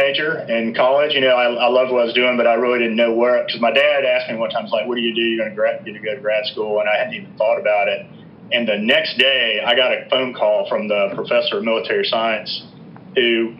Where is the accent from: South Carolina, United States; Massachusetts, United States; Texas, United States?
South Carolina, United States; Anderson; also born or lived in Greenville; I was born in Greenville and spent my earliest years there, and then my family moved over to Anderson.